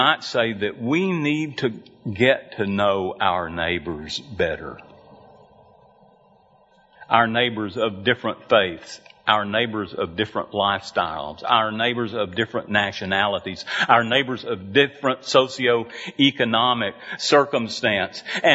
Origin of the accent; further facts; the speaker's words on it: Lubbock, Texas, United States; I'm from Lubbock. You think this is the heart of redneckery? You're not even close. Give me the high plains of West Texas.